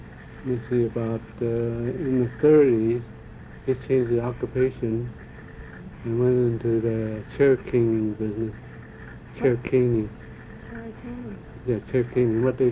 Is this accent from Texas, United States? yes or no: no; Los Angeles, California, United States; I was born in Apple Plaza Street. Which is old Chinatown.